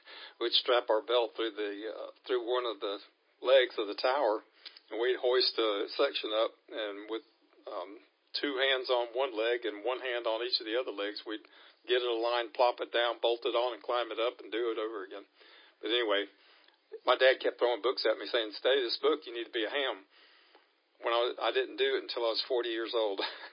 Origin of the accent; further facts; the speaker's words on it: Michigan, United States; born there; We lived up in Michigan. I was born in Michigan. I only stayed there 6 years and then came down here, but then moved back up there and then came back down here